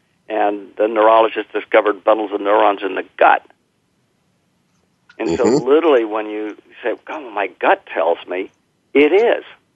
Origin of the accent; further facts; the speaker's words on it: California, United States; I'm born and raised in California